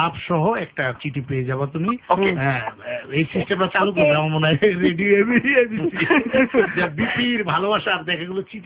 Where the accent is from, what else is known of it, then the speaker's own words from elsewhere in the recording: Tangail, Dhaka Division, Bangladesh; কারণ আমি তো টাঙ্গাইলের ছেলে, মানে সবসময় বলি যে man of Tangail, remember it.